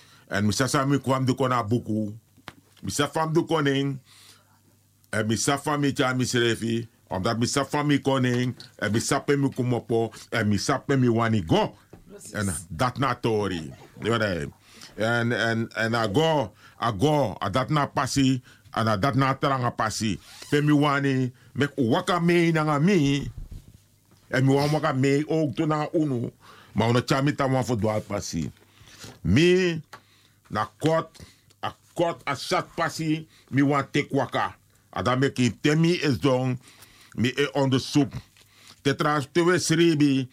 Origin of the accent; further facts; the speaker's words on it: Netherlands; we zijn eenmaal al in Nederland, en wij zijn Nederlanders, we zijn geen tweedehands burger, we zijn echte Nederlanders. Geboren, onze kinderen zijn hier geboren.